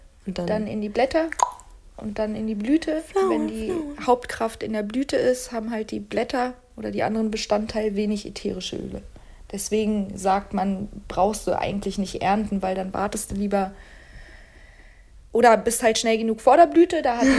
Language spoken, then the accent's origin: German; Turkey; German is a second language; moved away; Ich komme aus der Türkei und wir haben Tabak angepflanzt.